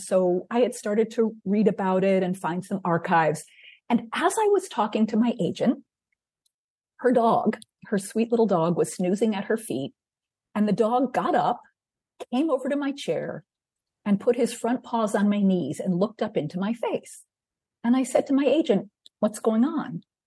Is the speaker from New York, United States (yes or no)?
yes; New York, United States; learning of 9/11 and experiencing 9/11 as a New Yorker did bring back some memories.